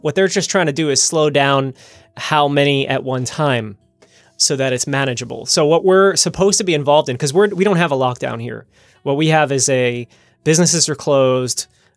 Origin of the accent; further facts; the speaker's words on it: New Jersey, United States; when I think of your county, and a lot of my home state of New Jersey as well, people would resist.